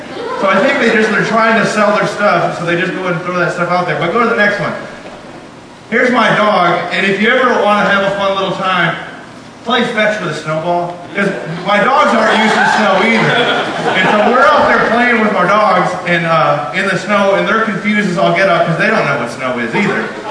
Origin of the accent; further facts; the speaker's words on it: Wisconsin, United States; I grew up in Wisconsin